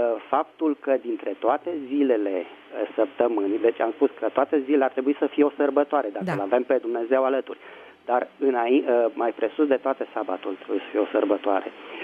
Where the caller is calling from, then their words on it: Bucharest, Romania; din București.